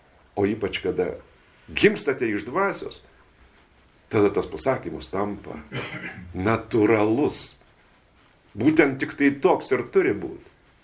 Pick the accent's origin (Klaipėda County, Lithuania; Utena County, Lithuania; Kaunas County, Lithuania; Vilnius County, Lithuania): Vilnius County, Lithuania; Vilnius; aš nežinau, kur čia sustojimas, nes aš iš Vilniaus, ne čia gyvenu